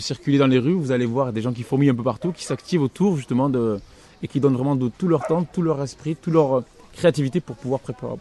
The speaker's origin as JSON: {"language": "French", "town": "Marvejols", "region": "Occitanie", "country": "France", "tie": "born there", "said": "Alors, personnellement, je suis lozérien, je suis né en Lozère, je suis marvejolais puisque je suis même né à Marvejols."}